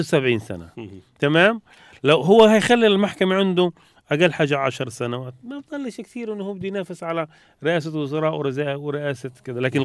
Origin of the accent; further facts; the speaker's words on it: Palestine; هو بالنسبة لنا كفلسطينيين إيجابي